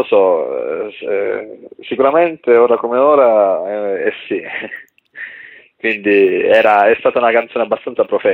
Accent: Sardinia, Italy; also born or lived in Apulia; now in Calabria, Italy; io sono sardo di origine, ma ho vissuto 11 anni in Puglia e adesso vivo da 13 anni in Calabria

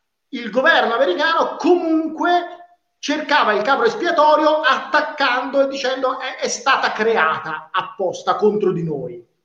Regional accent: Florence, Tuscany, Italy; Io sono di Firenze, mi ricordo il sindaco della città dove sto io, di Firenze

